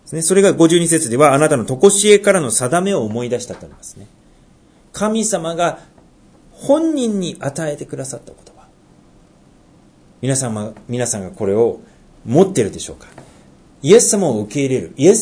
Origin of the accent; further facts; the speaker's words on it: Tohoku, Japan; 特に私、東北人なんでね、一番前の方で話す発音の方が得意なんですけれども。